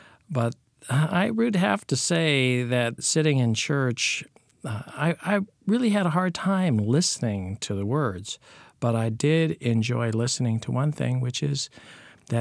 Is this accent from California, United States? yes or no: yes; California, United States; also born or lived in Hawaii / Washington, D.C. / Seattle / San Francisco; As a child, I was a member of a military family, started out in Southern California, then went on to Hawaii, then back to California before going to Washington, D.C., Seattle, San Francisco